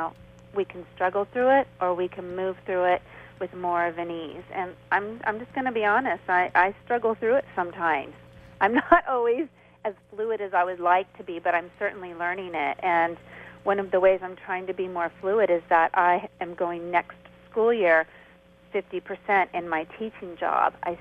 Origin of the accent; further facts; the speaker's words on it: California, United States; I think she was in Kansas, and we're from California